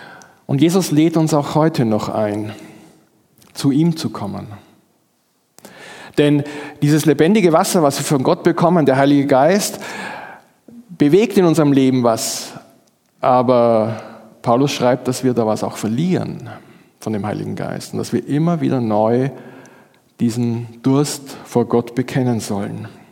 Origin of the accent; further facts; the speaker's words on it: Graz, Styria, Austria; Bei uns in Graz im Stadtpark gibt es einen ganz tollen Springbrunnen.